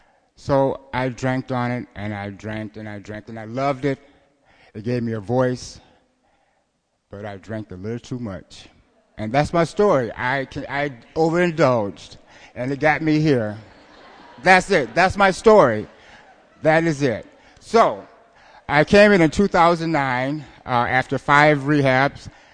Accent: Omaha, Nebraska, United States; born there; So I was born in Omaha, Nebraska. My parents abandoned me. My grandmother came and got me from Omaha, Nebraska. Raised me.

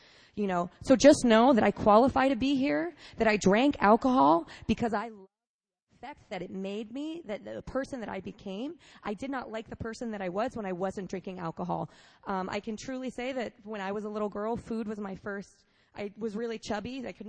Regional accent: Worcester, Massachusetts, United States; I am from Worcester, Massachusetts. I grew up in a Puerto Rican Cuban household.

